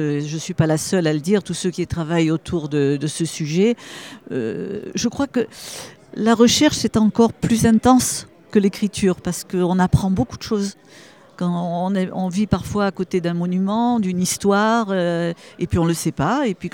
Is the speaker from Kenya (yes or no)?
no; Algeria; born there; Dans le pays où je suis née, en Algérie.